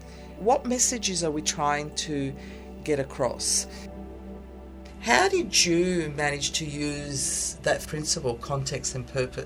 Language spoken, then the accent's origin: English; Italy; now in Australia; I'm an immigrant from Italy. I've been in Australia for quite a few years and live here with my husband and children, who are the second generation Italians.